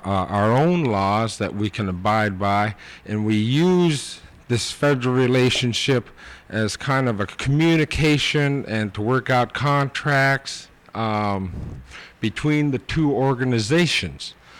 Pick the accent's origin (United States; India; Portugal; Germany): United States; Nome, Alaska; born there; now in Barrow, United States; I was born in Nome. … I've been in Barrow since 1980.